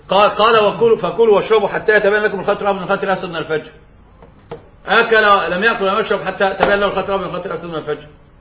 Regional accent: Egypt; يعني عندنا في مصر استأجر رجل الشقة إلى يوم الدين

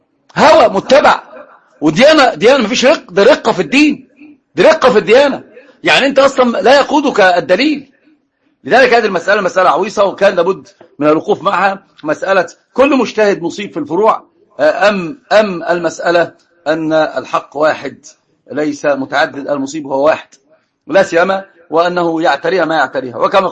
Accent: Egypt; يقولون مخنوقة عندنا في مصر، يقولون مخنوقة يعني متضايقة

